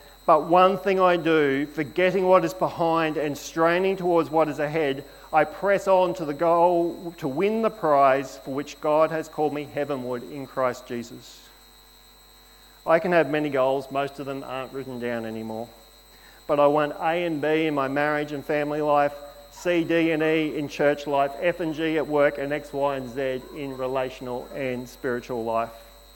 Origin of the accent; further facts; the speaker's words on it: Queensland, Australia; We're from Queensland.